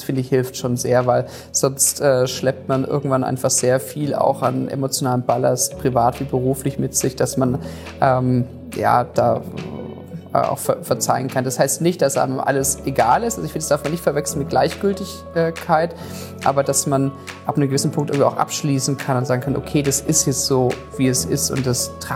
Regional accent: Stuttgart, Baden-Württemberg, Germany; Also ich bin in Stuttgart geboren und aufgewachsen. Ich habe die ersten 19 Lebensjahre hier verbracht, also die gesamte Schul- und Jugendzeit, habe mein Abitur in Stuttgart gemacht

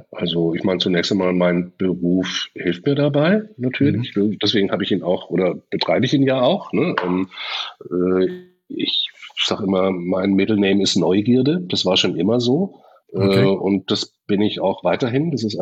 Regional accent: Stuttgart, Baden-Württemberg, Germany; Also in dem Vorort von Stuttgart, ich bin in Stuttgart aufgewachsen

